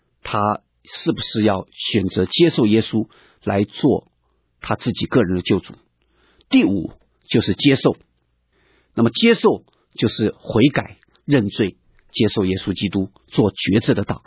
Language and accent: Chinese; China; 并且求神使用我们中国人，能够把福音传到世界的每一个角落。